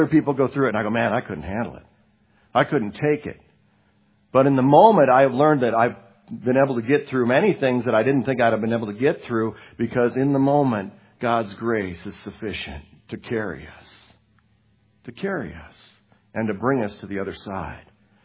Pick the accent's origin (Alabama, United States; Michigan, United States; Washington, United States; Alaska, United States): Alaska, United States; Juneau; now in Marsing, United States; Because I came from Alaska where we had I was in a church fellowship about the size of this one. And I mean, we were the mega church in town.